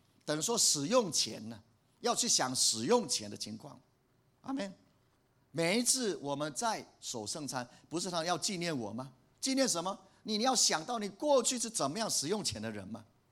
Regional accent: Taichung, Taiwan; 就是我们台湾人啊，就是我们华人啊，直接讲就讲台中人啊

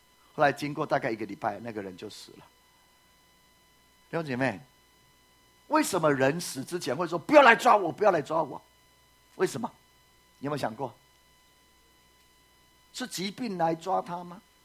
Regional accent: Puli, Nantou County, Taiwan; 我小时候住在埔里啊，

